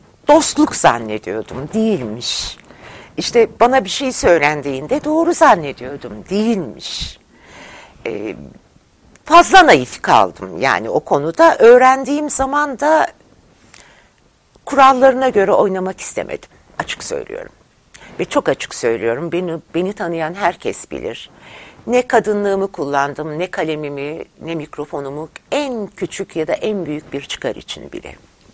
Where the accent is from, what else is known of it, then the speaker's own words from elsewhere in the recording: Ankara, Turkey; Ben devlet memuriyetinden geliyorum. Ankara'da doğup büyümüşüm.